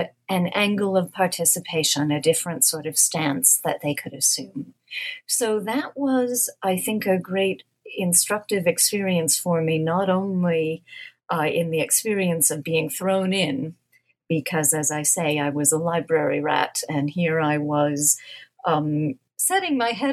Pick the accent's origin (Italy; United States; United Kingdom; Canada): United States; which as an American, of course, I had taken as normative, really.